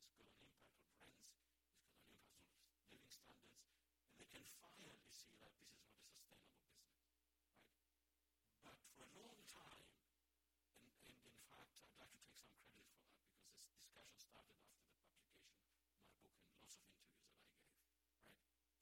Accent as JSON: {"language": "English", "town": "Limassol", "region": "Limassol District", "country": "Cyprus", "said": "Limassol, I'm from Limassol, by the way."}